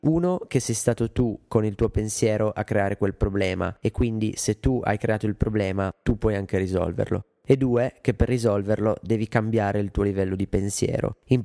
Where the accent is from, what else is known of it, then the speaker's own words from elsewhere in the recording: Ivrea, Piedmont, Italy; moved away as an adult; sono cresciuto a Ivrea, città nota per l'Olivetti e la Battaglia delle Arance. Ho abitato lì fino alla fine del liceo, facendo la vita di una piccola cittadina.